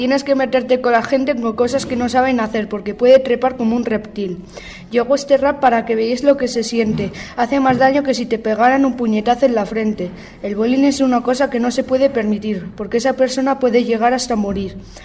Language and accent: Spanish; Nájera, La Rioja, Spain; soy de Nájera, tengo 13 años y he hecho un rap sobre el bullying infantil.